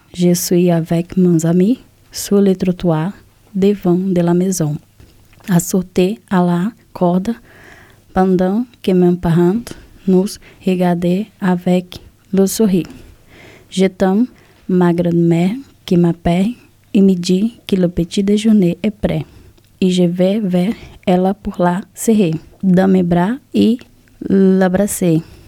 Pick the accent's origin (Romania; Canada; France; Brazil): Brazil; Rio de Janeiro; born there; French is a second language; Je suis née à Jacarepaguá, à Rio de Janeiro, au Brésil.